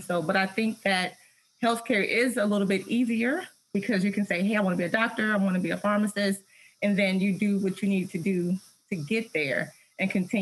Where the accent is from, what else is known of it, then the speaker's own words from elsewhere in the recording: Tennessee, United States; And so I looked into it, and I'm from Tennessee, and the University of Tennessee had a summer program.